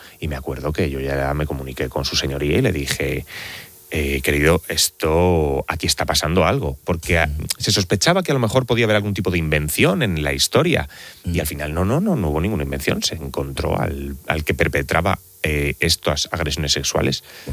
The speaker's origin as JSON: {"language": "Spanish", "town": "Elda", "region": "Valencian Community", "country": "Spain", "said": "yo soy de Elda, de Alicante"}